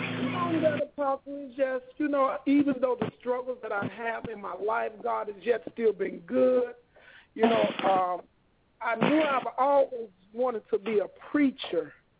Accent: Chicago, Illinois, United States; I was born in Cabrini. I was brought up in Cabrini Green. I was born, I think it was Illinois Masonic Hospital.

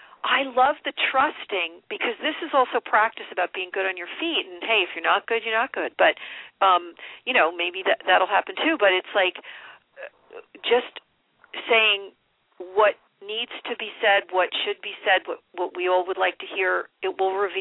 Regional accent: New Jersey, United States; I'm from New Jersey as well, you know.

